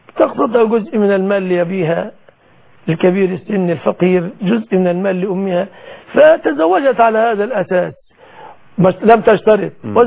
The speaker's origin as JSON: {"language": "Arabic", "country": "Egypt", "said": "أي ما عفوا الصداقة عندنا في مصر يتمثل في ثلاثة أشياء."}